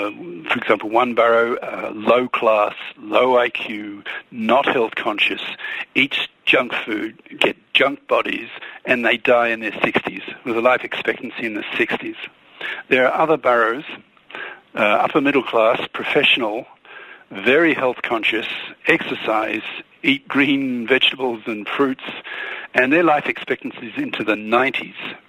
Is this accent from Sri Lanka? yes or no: no; Australia; also born or lived in England / Utah; now in United States; I've lived in 3 English-speaking countries. So I grew up in Australia. My second country was England. So I lived there long enough to take out British citizenship. So I'm a dual citizen.